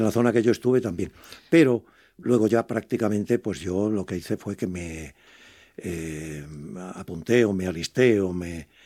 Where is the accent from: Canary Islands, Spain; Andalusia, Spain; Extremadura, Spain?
Extremadura, Spain; accent: Extremaduran; Los extremeños hablamos con un acento como tienen los andaluces o como tienen los asturianos o como tienen los gallegos.